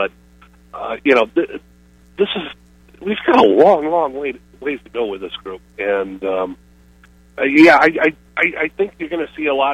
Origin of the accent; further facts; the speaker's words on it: Midwest, United States; I'm not originally from SEC country. I'm originally from Big Ten country.